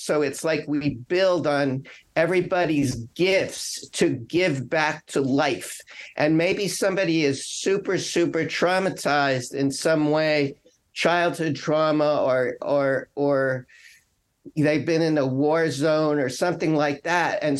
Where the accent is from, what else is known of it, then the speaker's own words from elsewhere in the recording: New York City, New York, United States; some of the most satisfying, fulfilling experiences of my life are growing up in New York City